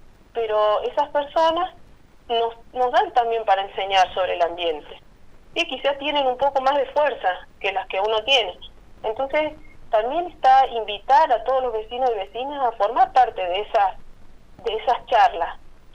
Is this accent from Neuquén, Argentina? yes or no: yes; Chos Malal, Neuquén, Argentina; yo soy de Chosmalal